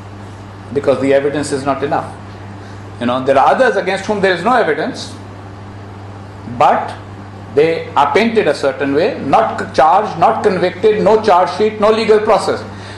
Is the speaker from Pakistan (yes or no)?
yes; Pakistan; And as a Pakistani, I am concerned about Pakistan's future.